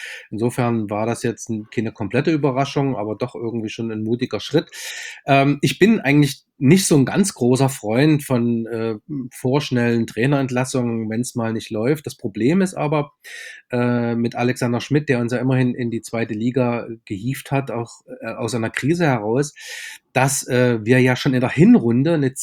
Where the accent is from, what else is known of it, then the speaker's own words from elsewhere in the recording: Dresden, Saxony, Germany; born there; Ich bin in Dresden geboren